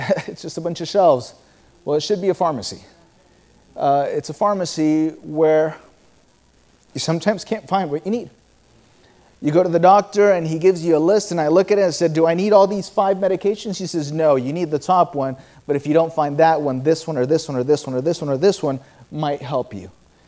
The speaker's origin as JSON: {"language": "English", "town": "Caracas", "region": "Capital District", "country": "Venezuela", "tie": "born or raised there", "moved": "yes", "lives_now": "United States", "said": "if you stand on the top floor, you can actually see the building where I grew up in Caracas."}